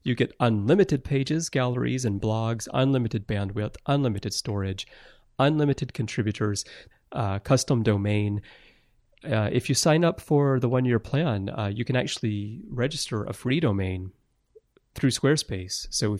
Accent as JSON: {"language": "English", "region": "Alabama", "country": "United States", "tie": "born or raised there", "said": "What it reminds me of is, you know, I grew up in Alabama, and In Alabama, it's very popular to buy commemorative plates."}